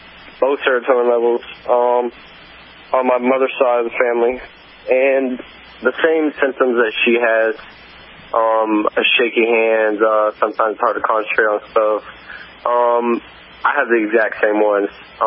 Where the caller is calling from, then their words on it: Eatonton, Georgia, United States; I'm calling from Eatonton, Georgia.